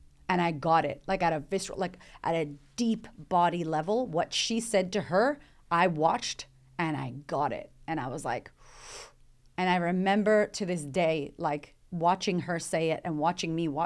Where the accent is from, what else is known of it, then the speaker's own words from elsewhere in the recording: United States; now in Australia; But here in Australia, which is a super rich country, and like as an American, I'm like, Australia's rich.